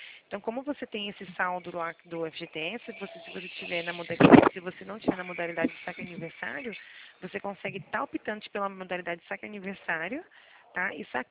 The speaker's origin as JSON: {"language": "Portuguese", "town": "Araras", "region": "São Paulo", "country": "Brazil", "said": "Eu sou aqui de Araras"}